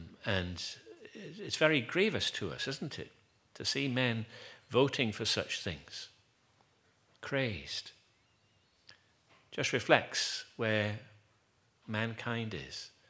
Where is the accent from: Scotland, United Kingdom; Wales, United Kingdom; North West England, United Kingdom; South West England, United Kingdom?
Wales, United Kingdom; Wrexham; I was brought up in Wrexham, a number of collieries around there. My grandfather was a miner, a collier.